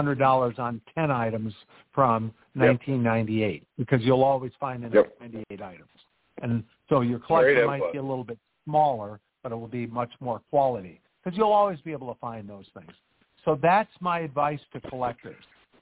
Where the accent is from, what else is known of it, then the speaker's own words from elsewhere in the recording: Ann Arbor, Michigan, United States; now in Chelsea, United States; That's not my hometown. It's where I live now. Ann Arbor is my hometown.